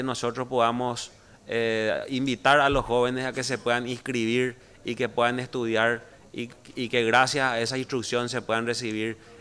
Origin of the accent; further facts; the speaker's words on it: Paraguay; Hoy como paraguayo y por sobre todo también como colorado